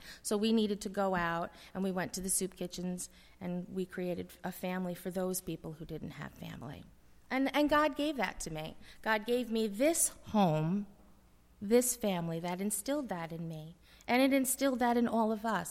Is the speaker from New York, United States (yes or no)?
yes; New York, United States; Oh, I drove it because I'm a New Yorker. I'm a Long Islander, and that's what I do.